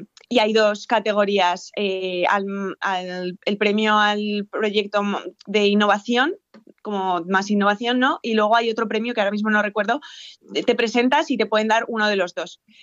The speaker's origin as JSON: {"language": "Spanish", "town": "Burgos", "region": "Castile and León", "country": "Spain", "tie": "born or raised there", "also_born_or_lived": "Valladolid", "moved": "as an adult", "said": "realmente soy nacida en Valladolid, pero sí, he vivido en Burgos pues hasta que me fui a estudiar fuera."}